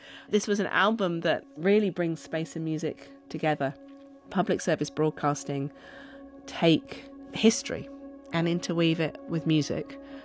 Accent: United Kingdom; I had grown up as a Brit

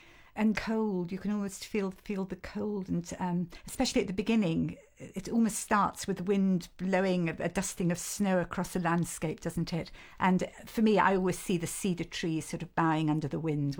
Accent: England, United Kingdom; growing up in England, I think the English landscape is a very big influence on all of my writing

